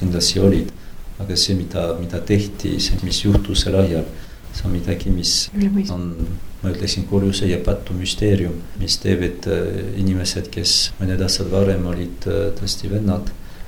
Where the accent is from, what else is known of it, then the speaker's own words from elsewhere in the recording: France; Estonian is a second language; see piirkond, kus ma olen pärit, see on nüüd Prantsusmaal, kus on rohkem kalviniste, need reformeeritud kristlasi.